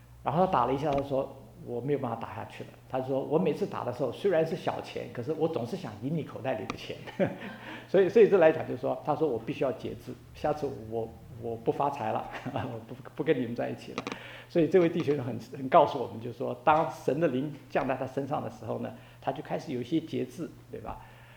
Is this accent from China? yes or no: yes; China; 我们中国人讲说哦 Godly